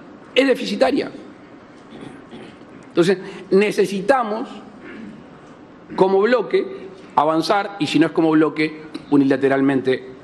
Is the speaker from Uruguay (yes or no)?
yes; Uruguay; Hay un dicho criollo en mi país que dice, somos todos buenos, pero el poncho no aparece. Entonces, es cierto, vamos a negociar, a empezar, pero la verdad que sustancialmente no hay nada. Y Uruguay lucha por conseguir mercados.